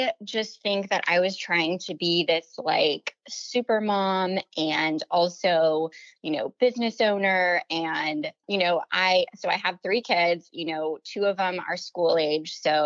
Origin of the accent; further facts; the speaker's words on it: Iowa, United States; accent: northern, mixed; Maybe it is a weird accent because I'm originally from Iowa. And so I feel like I have parts of the like northern accent, but then we've been in the South for like 5 years.